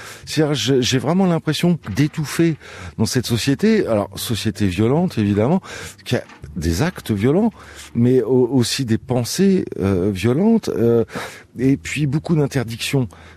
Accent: France; en tant que Français

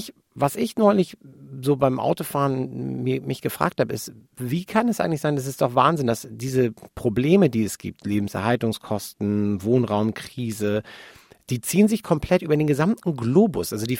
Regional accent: Hamburg, Germany; ich bin Hamburger Jung

